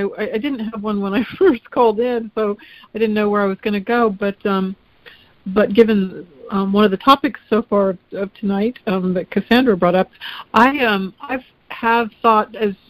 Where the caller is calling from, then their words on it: Clarksville, Ohio, United States; I'm calling from Clarksville, Ohio.